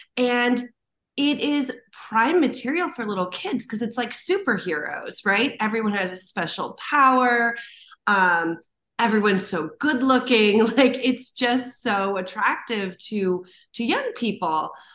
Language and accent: English; Long Beach, California, United States; also born or lived in Boston; now in Seattle, United States; And I live in Seattle, Washington now, but I was born in Boston and then I grew up in Long Beach, California.